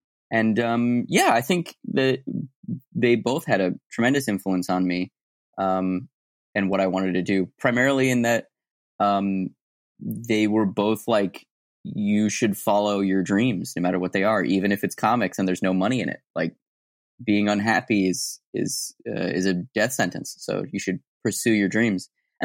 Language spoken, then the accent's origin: English; Tucson, Arizona, United States; I'm from Tucson, Arizona originally, and my mom had a theater out there